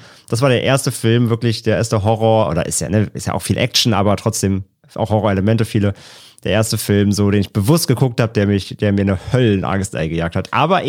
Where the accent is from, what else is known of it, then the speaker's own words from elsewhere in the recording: North Rhine-Westphalia, Germany; in meiner Heimat ist näher Köln